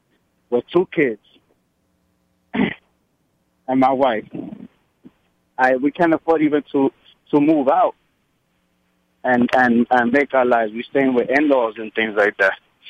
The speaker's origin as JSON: {"language": "English", "region": "New York", "country": "United States", "tie": "born or raised there", "said": "born and raised in New York and everything like that, right?"}